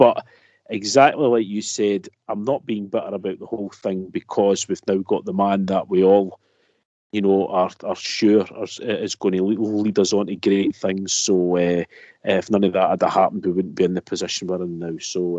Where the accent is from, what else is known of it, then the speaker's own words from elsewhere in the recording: Grangemouth, Scotland, United Kingdom; I come from Grangemouth, right? So I've been living with a refinery on my doorstep for like the first 30 years of my life.